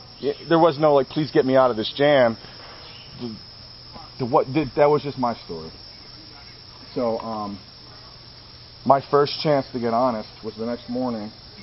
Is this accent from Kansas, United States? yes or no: no; West Chester, Pennsylvania, United States; It wasn't, "I'm from North Philly," it's, "I'm from Westchester and I used to cop in North Philly."